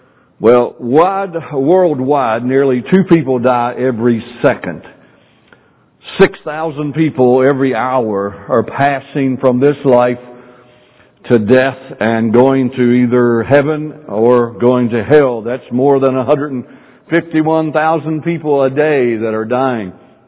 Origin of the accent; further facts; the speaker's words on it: West Virginia, United States; or West Virginia, this is heaven. I used to say, I'm from Greenbrier County, that's God's country, that's heaven.